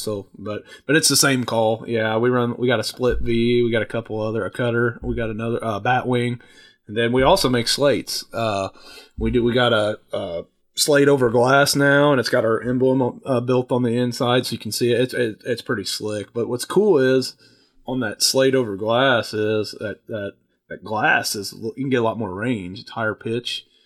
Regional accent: Calhoun, United States; growing up in Calhoun, we used to have, you know, close to 1,000 acres.

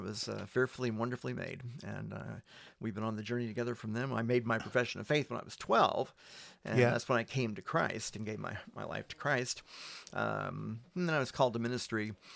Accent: Terre Haute, Indiana, United States; I have a sister, Sharon, who lives in Terre Haute, Indiana, which is my hometown.

